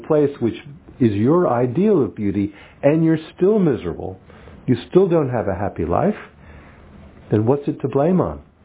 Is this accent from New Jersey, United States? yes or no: yes; New Jersey, United States; I grew up in New Jersey, and even then, at that time, I knew that there was a lot of places in the world much more attractive than New Jersey. And eventually moved to California